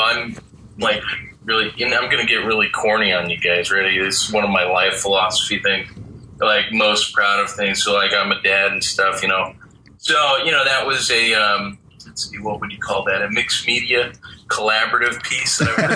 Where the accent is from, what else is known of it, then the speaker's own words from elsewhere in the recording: Virginia Beach, Virginia, United States; So I grew up in Virginia Beach, and they have this place called Mount Trashmore, which is a recreational area / landfill.